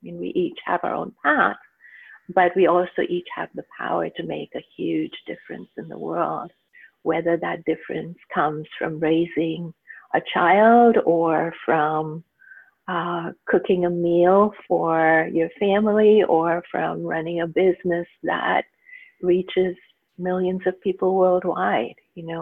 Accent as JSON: {"language": "English", "town": "Mumbai", "region": "Maharashtra", "country": "India", "tie": "born or raised there", "moved": "as an adult", "lives_now": "Canada", "said": "I grew up in Bombay in India, and I lived there until I was 21 and then moved to North America. And I've lived my entire adult life here. I live in Canada on the West Coast, on Vancouver Island. It's a beautiful place."}